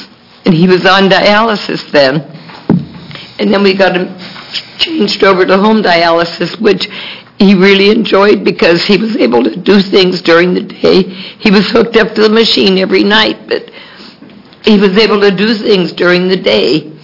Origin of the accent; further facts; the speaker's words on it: Milwaukie, Oregon, United States; I'm from Milwaukee, Oregon.